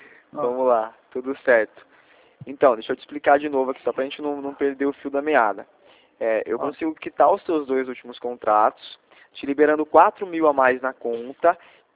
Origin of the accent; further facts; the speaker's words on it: Rio Claro, São Paulo, Brazil; sou de Rio Claro, meu escritório é em Rio Claro.